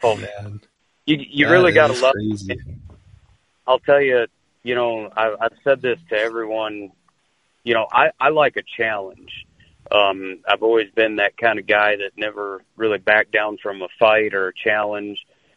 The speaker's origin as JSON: {"language": "English", "town": "Tabor", "region": "South Dakota", "country": "United States", "tie": "born or raised there", "said": "I grew up in Taber, South Dakota. Taber is about 300 people big."}